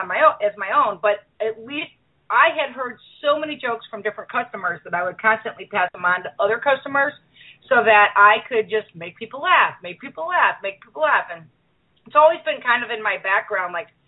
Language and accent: English; Chicago, Illinois, United States; Well, I'm from Chicago. I am born and raised in Chicago.